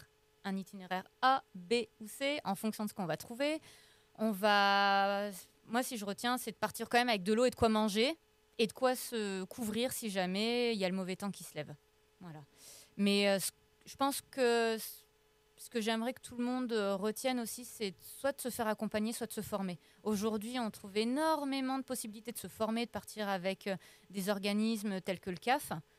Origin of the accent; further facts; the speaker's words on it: Les Deux Alpes, Auvergne-Rhône-Alpes, France; also born or lived in Brest; À la base, je suis des Deux Alpes, une station qui est de l'autre côté des montagnes. Et j'ai un petit peu déménagé quand j'étais plus jeune et j'ai fait notamment 10 ans à Brest. Donc toute mon adolescence et le début de mes études.